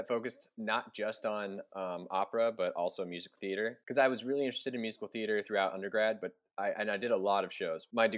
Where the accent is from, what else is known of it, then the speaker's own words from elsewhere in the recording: Frankfort, Kentucky, United States; now in Murray, United States; So like you said, I'm from Kentucky, Frankfort, Kentucky, the capital. Grew up there all my life until I moved to Murray, Kentucky for college.